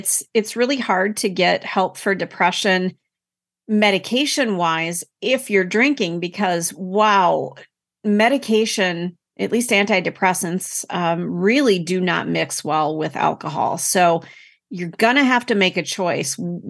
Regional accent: Minnesota, United States; because when I grew up in Minnesota, stores were actually like regulated by the government.

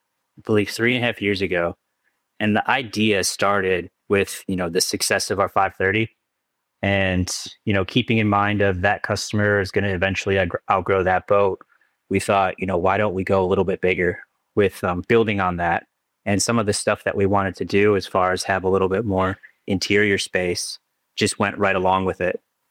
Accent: Michigan, United States; So I grew up in Michigan, Southeast Michigan, and I went to a design school called Lawrence Tech.

